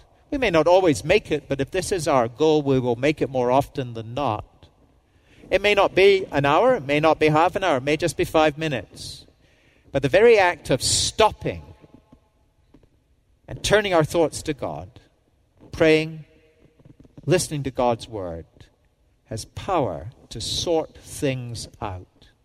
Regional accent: Scotland, United Kingdom; Obviously, as a Scot, one of my favorite movies that I go back to again and again.

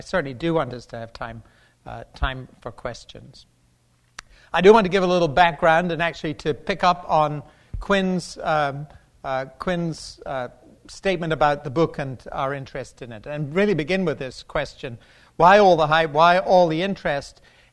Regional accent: United Kingdom; I think far more than in my home country of Great Britain

